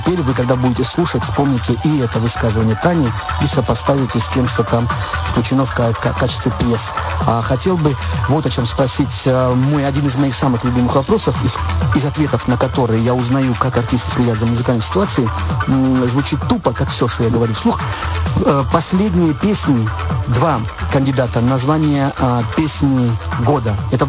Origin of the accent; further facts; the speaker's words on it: Kutaisi, Imereti, Georgia; Я из Кутаиси, да.